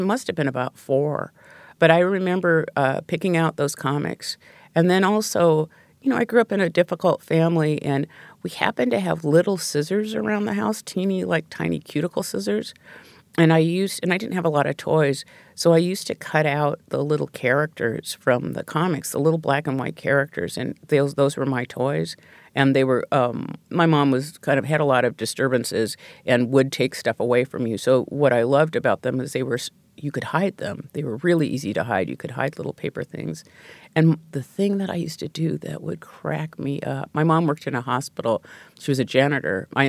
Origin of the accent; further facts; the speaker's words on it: Pacific Northwest, United States; And I grew up in the Pacific Northwest, but I drew an orange grove.